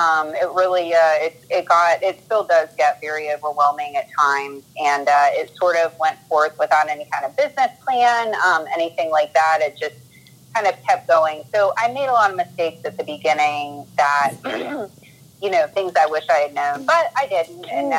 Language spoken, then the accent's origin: English; Atlanta, Georgia, United States; moved away as an adult; I'm born and raised in Atlanta, and I moved up to Manhattan in 2000